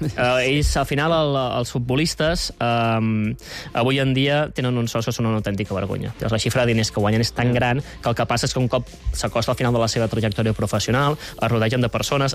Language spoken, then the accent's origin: Catalan; Barcelona, Catalonia, Spain; pregunten d'on sou, dius, soc de Barcelona